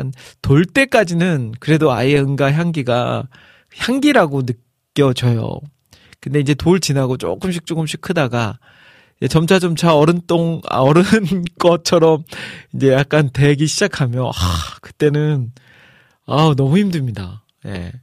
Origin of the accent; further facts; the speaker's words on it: Iksan, North Jeolla, South Korea; 저희 고향인 익산에서 이제 아내 고향인 춘천으로 이동을 하는데